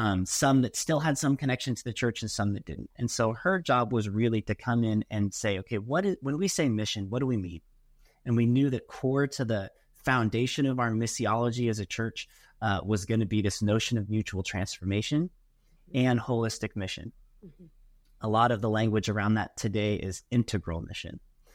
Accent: Portland, Oregon, United States; now in Seattle, United States; I am from Portland, Oregon, originally. Yep, grew up there. Been in Seattle for over a decade now.

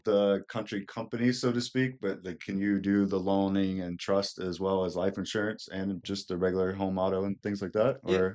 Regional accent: North Carolina, United States; I'm from North Carolina originally.

